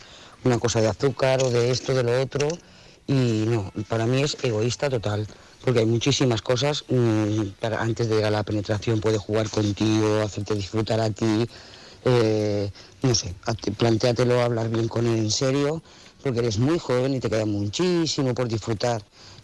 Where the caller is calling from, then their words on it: Lloret de Mar, Catalonia, Spain; de Lloret de Mar.